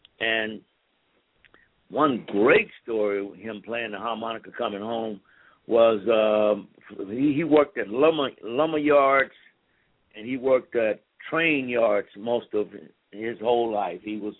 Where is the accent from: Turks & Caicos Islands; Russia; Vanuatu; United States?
United States; Waskom, Texas; also born or lived in Houston; we moved from Wascom, Texas, which is down 25 miles into Texas, near Louisiana, Shreveport, Louisiana, between Marshall, Texas. And Shreveport is this little town called Wascom, and that's where I come from. And we moved to Texas, to Houston.